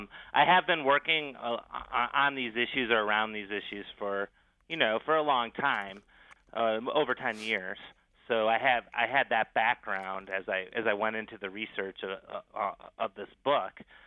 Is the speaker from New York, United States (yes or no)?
yes; Niagara Falls, New York, United States; No, I grew up in Niagara Falls, right down the road.